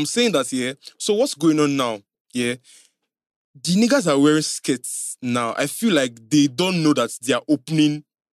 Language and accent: English; East, Nigeria; Lagos, I didn't grow up in Lagos. I came from the East.